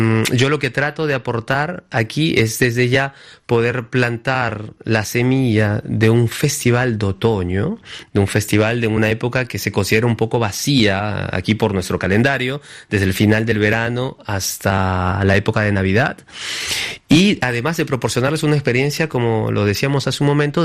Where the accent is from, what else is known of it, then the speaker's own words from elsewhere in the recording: Lima, Peru; moved away; en Lima, en el Perú, de donde vengo yo. De esta manera puedo ligar un poco mis dos países, el de nacimiento y el de adopción